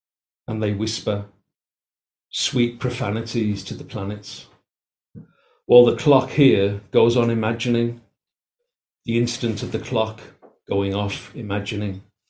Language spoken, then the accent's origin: English; Birmingham, West Midlands, United Kingdom; I grew up in Birmingham, which, you know, it's where Peaky Blinders is set, if anybody, you know. And I actually grew up in Small Heath, where Peaky Blinders is set.